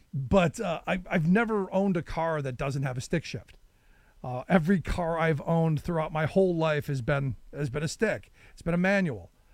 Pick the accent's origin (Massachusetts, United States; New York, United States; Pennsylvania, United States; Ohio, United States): Ohio, United States; Cleveland; You know, growing up in Cleveland as a kid, it reminds me an awful lot of Cleveland and just a bigger version of it.